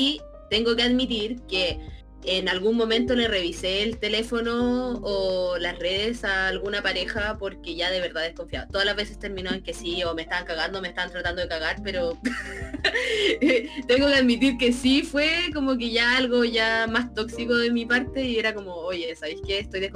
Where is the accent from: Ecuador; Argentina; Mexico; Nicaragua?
Mexico; soy mexicano y no entiendo modismos chilenos.